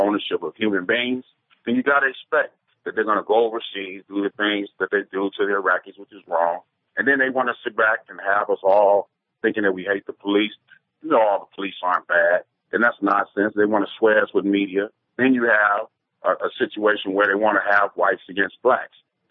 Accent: California, United States; because I'm from California, and I'm concerned about it.

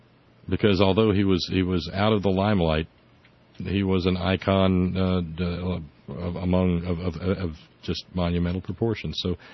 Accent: New Jersey, United States; Jersey? Yeah, you from Jersey? I'm from Jersey.

